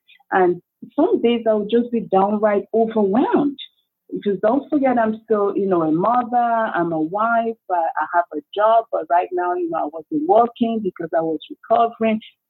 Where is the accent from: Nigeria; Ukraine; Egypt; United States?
Nigeria; I come from Nigeria, you know, like I said earlier